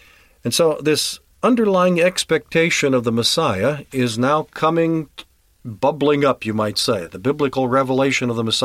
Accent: South Carolina, United States; also born or lived in Chicago; say, well, you don't sound like you're from South Carolina. Where were you born? And then I will say, I was born in Chicago, and explain how that happened.

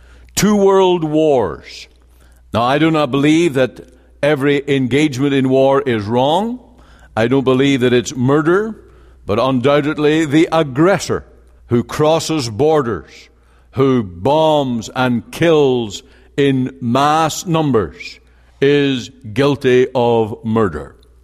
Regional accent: Northern Ireland, United Kingdom; now in Canada; the disorder that I grew up in Northern Ireland.

